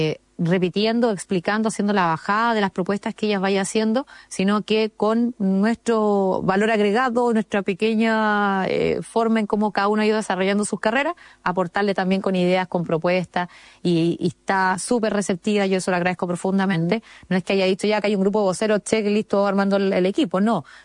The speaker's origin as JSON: {"language": "Spanish", "region": "Antofagasta", "country": "Chile", "tie": "born or raised there", "said": "yo soy antofagastina, es donde nací, me crié, vivo, etcétera. Bueno, yo siempre lo digo en realidad, vivo entre Antofagasta, Santiago y Valparaíso"}